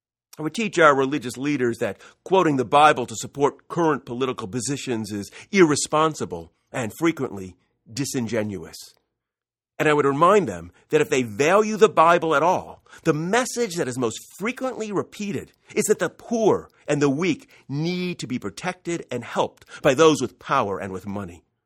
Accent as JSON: {"language": "English", "region": "Ohio", "country": "United States", "said": "Now, I don't know Speaker of the House Boehner, and he doesn't know me, but we're both from Ohio."}